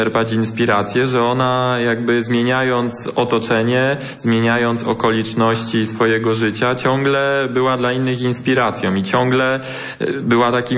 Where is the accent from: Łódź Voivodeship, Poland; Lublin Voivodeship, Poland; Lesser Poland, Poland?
Łódź Voivodeship, Poland; pochodzę z diecezji włocławskiej, z okolic Uniejowa i to są okolice Świnic Warskich